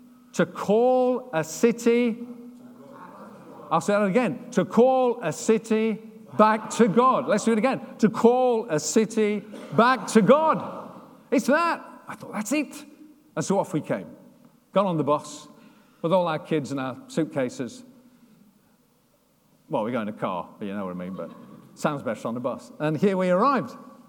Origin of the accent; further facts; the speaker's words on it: Sheffield, Yorkshire and the Humber, United Kingdom; And we said, but Lord, we're from Sheffield. We've done our bit in Sheffield.